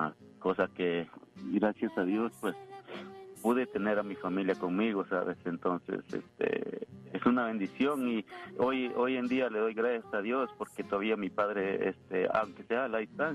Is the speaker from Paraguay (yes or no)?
no; Guatemala; moved away as an adult; tenía como 26 años cuando salí de Guatemala